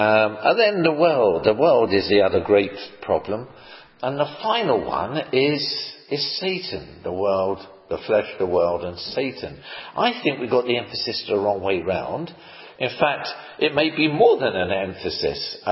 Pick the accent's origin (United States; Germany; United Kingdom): United Kingdom; Dulwich, London; born there; I was born in Dulwich, a wonderful place in South London.